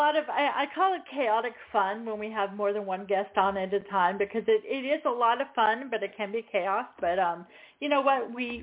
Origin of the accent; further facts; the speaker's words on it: New York, United States; Yeah, I grew up in upstate New York, so.